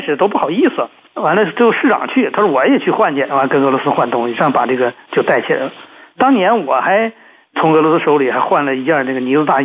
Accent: Northeast China, China; accent: Northeastern Mandarin; 我们东北话说就扛穿扛用

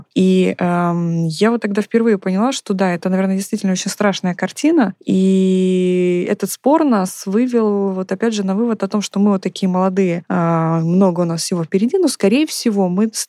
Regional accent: Crimea, Ukraine; так как я из региона, который как бы так немножко близко взглянул на эту всю историю, я из Крыма

